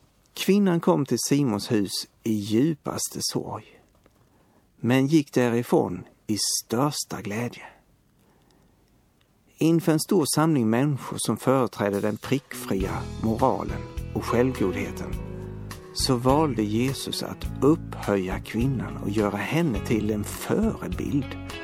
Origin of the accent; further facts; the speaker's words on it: Lönsboda, Skåne, Sweden; I min hemort Lönsboda, där jag växte upp, var det mycket vanligt att man fick öknamn som barn och behöll dem livet ut.